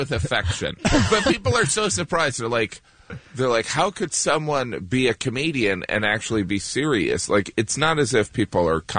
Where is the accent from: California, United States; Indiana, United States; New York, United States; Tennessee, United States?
Indiana, United States; I grew up in Indiana.